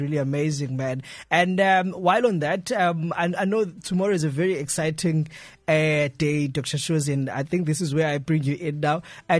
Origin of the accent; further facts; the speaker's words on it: South Africa; As a South African myself and someone who's listening at home